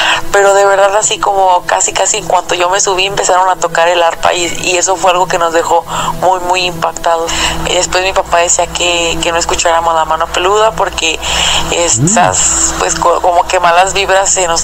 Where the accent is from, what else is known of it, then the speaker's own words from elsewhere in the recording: Guanajuato, Mexico; soy de Guanajuato.